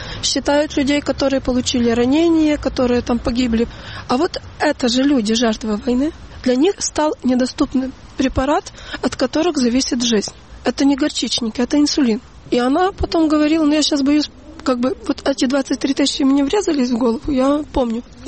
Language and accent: Russian; Zhovkva, Lviv Oblast, Ukraine; Я родилась в Жовкве. Это территория под Львовом. Это город.